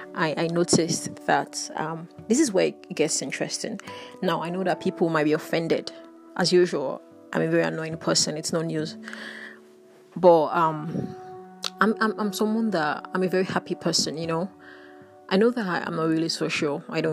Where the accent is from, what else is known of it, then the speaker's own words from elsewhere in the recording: Nigeria; I could actually experience as a Nigerian queer woman